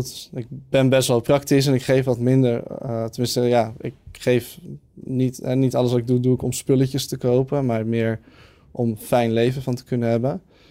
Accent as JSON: {"language": "Dutch", "town": "Bergen", "region": "North Holland", "country": "Netherlands", "tie": "born or raised there", "also_born_or_lived": "Oud-Karspel", "lives_now": "Amsterdam, Netherlands", "said": "ik ben opgegroeid in Bergen. En daarvoor in Oud-Karspel. En daar hadden we altijd echt ruimte. En in Oud-Karspel hadden we zelfs schaapjes."}